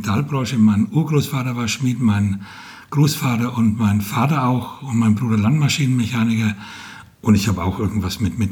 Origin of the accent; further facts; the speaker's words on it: Bavaria, Germany; now in Fulda, Germany; Nein, ich bin Franke und als ich vor über 30 Jahren hierher kam, habe ich gemerkt, die mögen den Dialekt von Süddeutschland oder vom Frankenland.